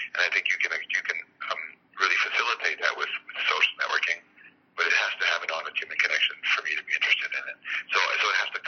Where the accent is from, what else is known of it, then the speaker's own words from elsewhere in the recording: Toronto, Ontario, Canada; I'm from Toronto. There is no outdoors here for me, right? So the outdoors for me, like, I live right downtown. I work right downtown.